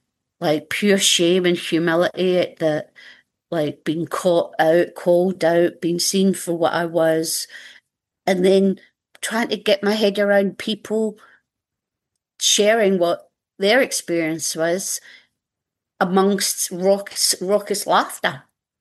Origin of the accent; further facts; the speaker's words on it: Scotland, United Kingdom; now in Melbourne, Australia; I got to be known as the Scottish woman who did the angry shares